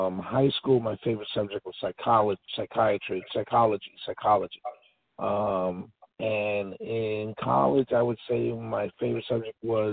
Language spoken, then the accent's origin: English; Harlem, New York, United States; Then I always came home to where I grew up in Harlem.